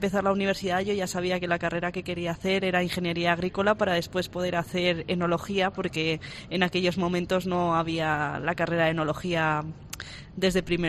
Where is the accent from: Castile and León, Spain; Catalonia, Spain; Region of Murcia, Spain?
Castile and León, Spain; Valladolid; yo soy de Valladolid, que ya es una tierra de vinos